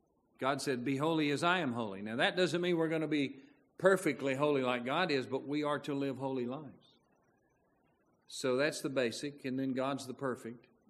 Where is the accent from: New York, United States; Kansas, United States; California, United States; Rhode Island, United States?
California, United States; I'm from California, but I just had on slacks and a nice shirt.